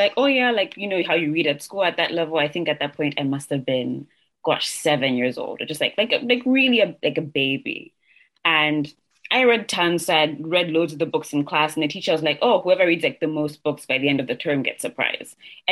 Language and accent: English; Zambia; I was born and raised in Africa. I was born and raised in Zambia.